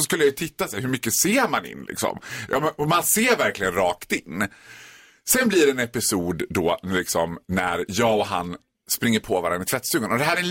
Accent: Borlänge, Dalarna County, Sweden; Vi är barndomsvänner från Borlänge. Han var ju lite från, han var ju från the right side of the track och jag var från the wrong side of the track. Mm. Så jag var lite mer från Borlänges mer utsatta områden, som man säger.

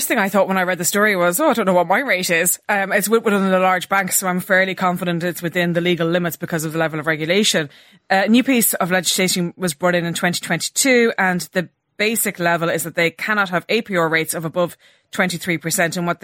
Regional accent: Ireland; I have to say, as an Irish person, I've never fully understood it.

